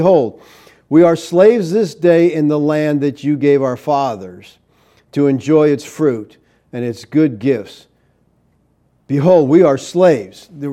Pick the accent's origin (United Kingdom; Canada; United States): United States; I'm an American, and as an American, I'm under the Constitution of the United States.